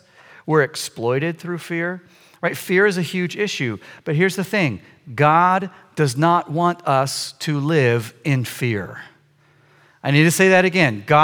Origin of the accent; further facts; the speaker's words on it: Wisconsin, United States; I came from Wisconsin, so I'm a little sore, but...